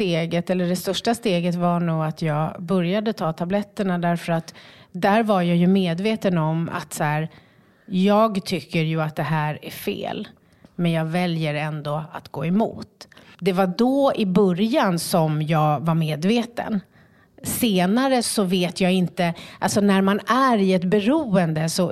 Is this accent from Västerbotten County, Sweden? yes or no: no; Stockholm, Stockholm County, Sweden; eftersom jag är uppväxt i Skärholmen, så känner jag ju väldigt mycket människor.